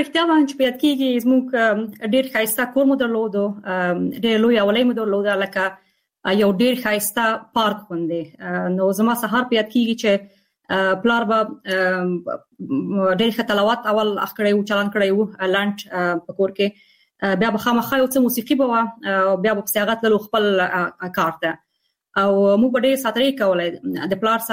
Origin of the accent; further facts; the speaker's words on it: Afghanistan; moved away; also born or lived in Peshawar, Pakistan; زه د وطن نه کډواله شوم د لکونو او میلیونونو نورو افغانانو په څیر باندې او کله چې زه اروپا ته کډواله شوم